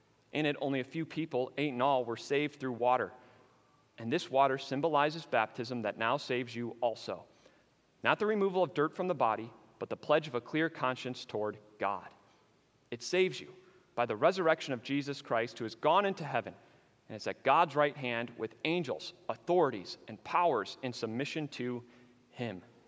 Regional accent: Chicago, Illinois, United States; I'm from Chicago, and most of you know I'm a Bears fan

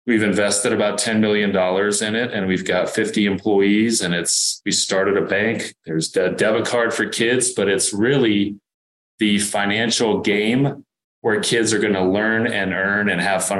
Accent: California, United States; both from California here. I grew up in Southern California.

